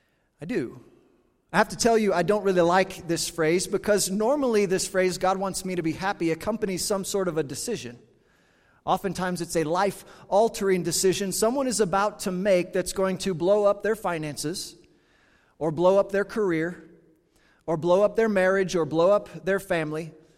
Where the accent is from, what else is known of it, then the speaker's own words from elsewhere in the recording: Kansas, United States; Well, when I grew up in Kansas and where I grew up in Kansas